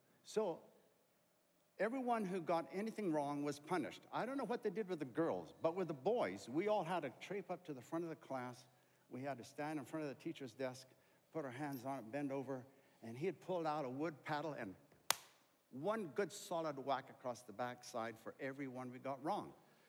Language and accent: English; Zambia; also born or lived in Zimbabwe; So I grew up, I was born in Zimbabwe. My parents lived and worked in Zambia. And that's where I lived the first 16, almost 17 years of my life.